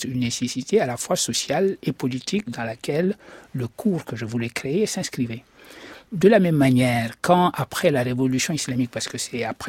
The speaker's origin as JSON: {"language": "French", "country": "Senegal", "said": "quand je rentre chez moi au Sénégal, après avoir fini l'école"}